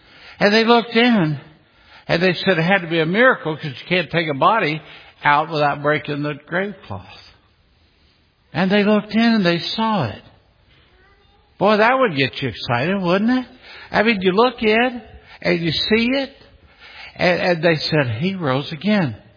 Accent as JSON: {"language": "English", "region": "Kentucky", "country": "United States", "said": "Now, I'm a Southerner. I'm from Kentucky. I can say it."}